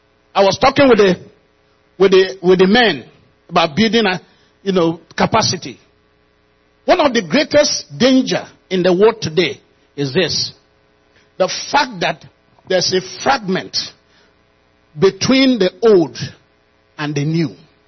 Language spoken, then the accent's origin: English; Nigeria; No amount of thing you offer me to make me say, I am no longer from Nigeria. And when I get into Nigeria, there's a tribe I came from.